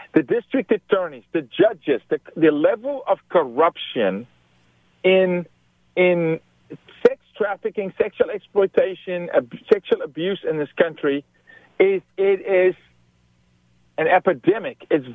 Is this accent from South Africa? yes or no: yes; South Africa; I was raised in South Africa.